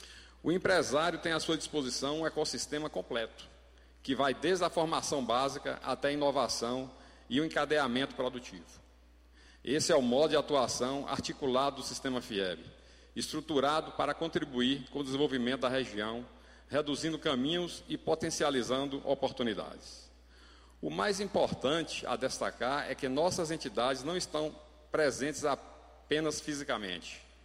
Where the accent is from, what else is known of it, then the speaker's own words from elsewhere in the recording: Vitória da Conquista, Bahia, Brazil; Agora aqui eu falo como a Envic, conquistense e apaixonado por minha terra.